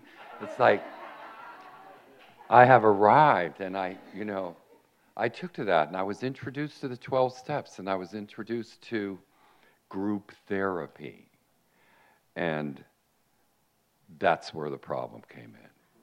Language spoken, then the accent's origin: English; Miami Shores, Florida, United States; Okay, now I'm from Miami Shores. It's, you know, right next to Miami, a cosmopolitan city. And you know, I'm a beach guy, and I grew up water skiing and fishing and all of that.